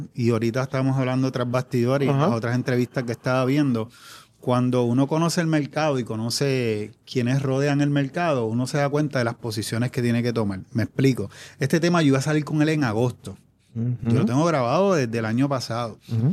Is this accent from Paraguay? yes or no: no; Levittown, Puerto Rico; Yo soy de Levittown. Yo digo, yo estoy en A Torre y en la Libre Música, pero en Levittown.